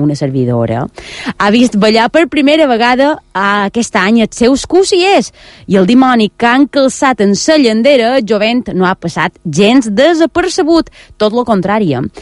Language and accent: Catalan; Balearic Islands, Spain; jo venc del meu poble de veure ballar els cossiers.